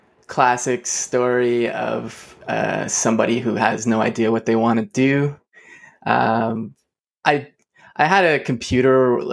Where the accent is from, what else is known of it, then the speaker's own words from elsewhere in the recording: Montreal, Quebec, Canada; But if you're in Quebec, you typically need to do these, which is where I'm from. I'm from Montreal.